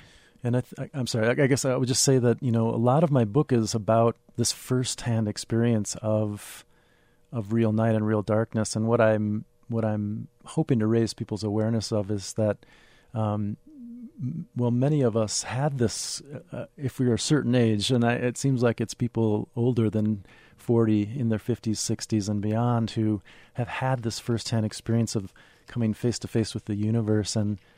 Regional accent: Minneapolis, Minnesota, United States; born or raised there

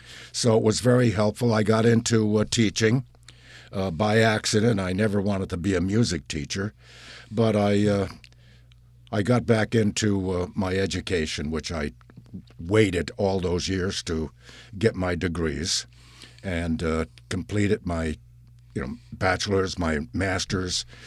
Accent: Albany, United States; I'm from Albany.

